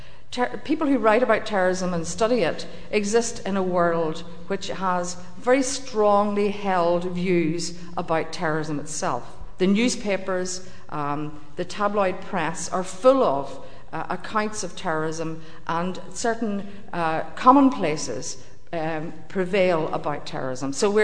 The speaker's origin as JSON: {"language": "English", "region": "Northern Ireland", "country": "United Kingdom", "tie": "born or raised there", "said": "I am, as you can tell from my accent, not from the south of England. I'm from Northern Ireland. I was 16 when the Troubles broke out in Northern Ireland"}